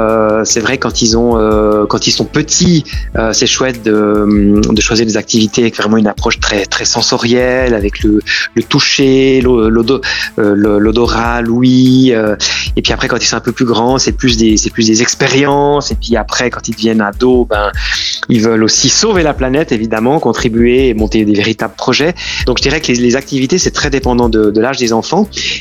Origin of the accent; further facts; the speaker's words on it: Switzerland; Moi j'ai grandi en Suisse, mais on est maintenant aussi actif dans toute la France.